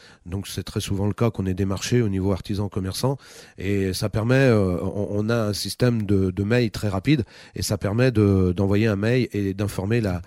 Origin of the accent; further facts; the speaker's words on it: Saint-Symphorien-sur-Coise, Auvergne-Rhône-Alpes, France; Originaire de Saint-Symphorien-sur-Coise. Mm-hmm. Donc je suis né en 1970. Mm-hmm. Et j'ai toujours habité sur les Monts du Lyonnais.